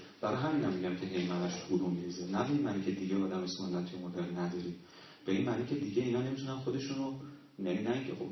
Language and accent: Persian; Iran; من حداقل حتی به عنوان یک ایرانی